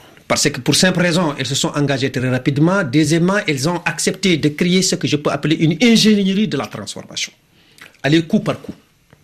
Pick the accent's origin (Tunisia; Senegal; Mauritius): Senegal; Saint-Louis; moi je suis originaire de la région de Saint-Louis